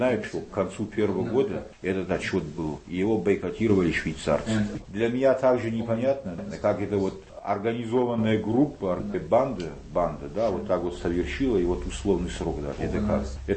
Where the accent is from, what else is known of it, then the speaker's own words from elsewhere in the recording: Russia; я ему сказал, что … что я из России